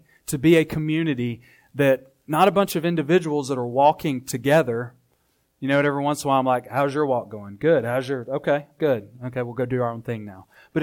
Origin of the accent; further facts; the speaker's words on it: Alabama, United States; We're from Alabama, but when we go back, we'll go to Mount Vernon.